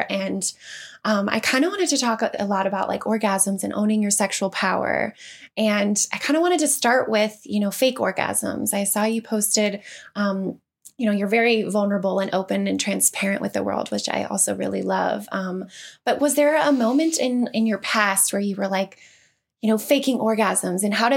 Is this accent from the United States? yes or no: yes; Midwest, United States; You know, I grew up in the Midwest as well.